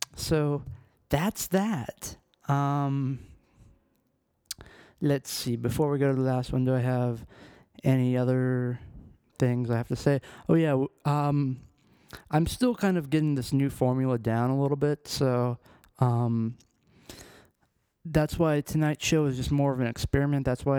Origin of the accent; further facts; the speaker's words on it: Albuquerque, New Mexico, United States; For those of you who don't know, I largely consider Albuquerque, New Mexico to be my hometown and, of course, my music scene.